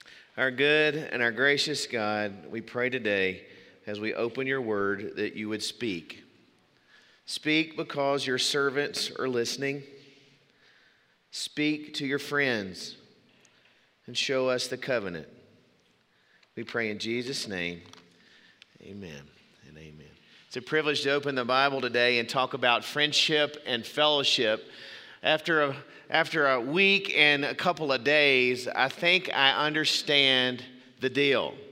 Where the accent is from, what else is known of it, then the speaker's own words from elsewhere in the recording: Meridian, Mississippi, United States; I grew up in Meridian, Mississippi. There was a little town not far from there called Yantley, Alabama.